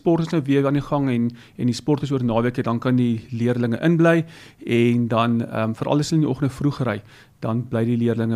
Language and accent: Afrikaans; Heidelberg, Gauteng, South Africa; Ja, tuisdorp, ek is gebore in Heidelberg, so dit is vir my baie lekker om nou terug te keer na my wortels toe.